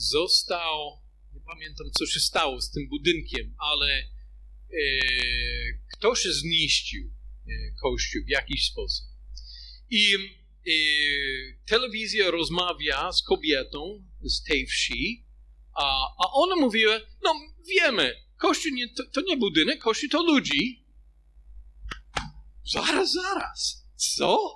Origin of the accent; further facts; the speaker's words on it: United States; Polish is a second language; now in Poland; pochodzę ze Stanów Zjednoczonych. Mocno podkreślamy indywidualizm.